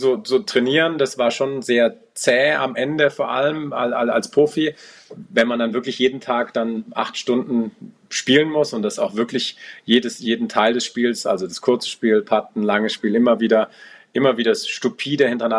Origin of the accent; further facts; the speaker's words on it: Stuttgart, Baden-Württemberg, Germany; now in Munich, Germany; ich wohne in München, bin 1978 geboren, also ich bin 46 Jahre, bin in Stuttgart geboren, bin dort auch aufgewachsen